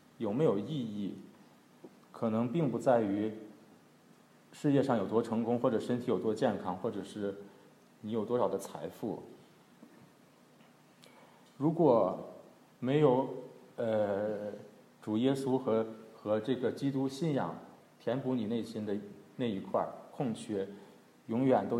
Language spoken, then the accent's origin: Chinese; China; 再看我们中国人、亚洲人